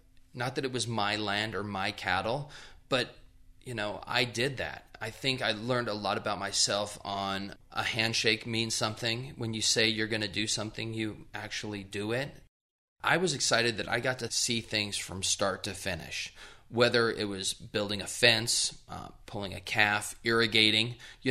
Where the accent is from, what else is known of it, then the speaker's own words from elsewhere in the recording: Colorado, United States; now in Greeley, United States; I'm originally from Southern Colorado, but I've been up here since 1990. I came up here to go to college and never left.